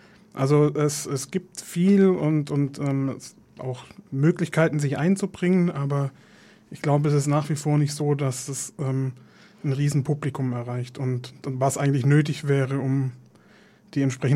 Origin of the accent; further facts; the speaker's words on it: Stuttgart, Baden-Württemberg, Germany; now in Munich, Germany; Also wenn ich es jetzt mit Stuttgart vergleiche, wo ich herkomme